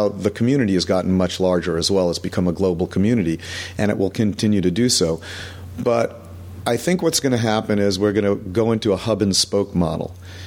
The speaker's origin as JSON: {"language": "English", "region": "California", "country": "United States", "said": "you come from Chicago and I come from the Bay Area"}